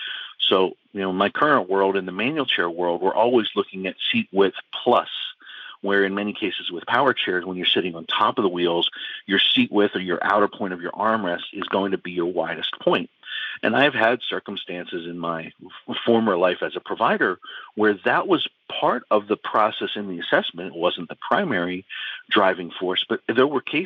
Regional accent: Pennsylvania, United States; And I'm born and raised in the Northeast. I'm right outside of Philadelphia.

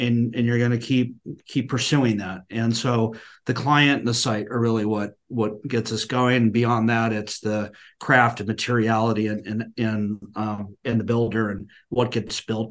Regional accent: Hawaii, United States; I grew up in Hawaii, and it's completely different.

